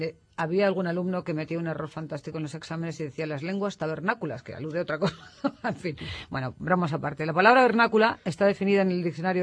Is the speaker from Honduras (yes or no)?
no; Madrid, Community of Madrid, Spain; si nos entendemos tú y yo, que somos de Madrid, con todos los demás